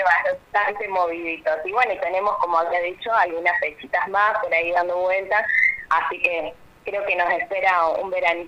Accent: Córdoba, Argentina; now in Villa María, Argentina; yo vengo de Córdoba y la verdad que me quedé enamoradísima, encantadísima

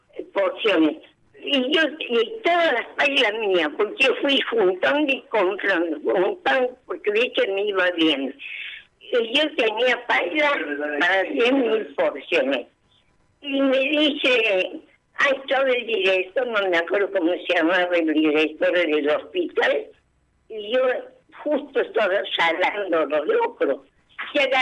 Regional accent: Córdoba, Argentina; also born or lived in Coronel Moldes; Yo nací en Coronel Monte, mi papel de policía y lo trasladaron a Córdoba.

